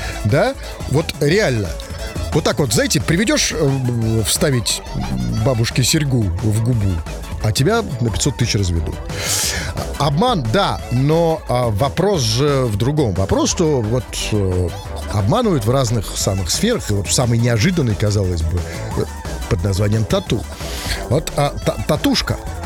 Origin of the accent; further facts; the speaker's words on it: Saint Petersburg, Russia; А ведь мы, как известно, петербуржцы